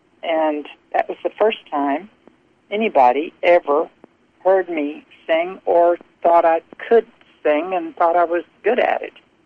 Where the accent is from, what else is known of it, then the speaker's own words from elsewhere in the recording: Oklahoma City, Oklahoma, United States; also born or lived in Florida; I went back to my hometown of Oklahoma City. We lived in Florida at the time. Went back to Oklahoma City